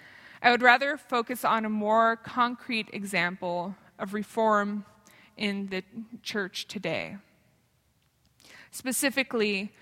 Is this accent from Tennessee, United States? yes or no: no; San Jose, California, United States; from growing up in San Jose, California.